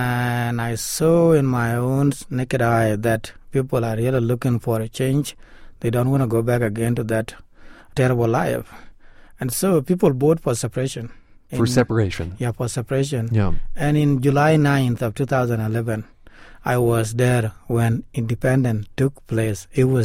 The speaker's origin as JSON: {"language": "English", "country": "Sudan", "tie": "born or raised there", "also_born_or_lived": "Kenya", "moved": "yes", "said": "Left home in 1987 to Ethiopia for 4 years. And then back to Sudan for 3 months only at the border, but not my hometown."}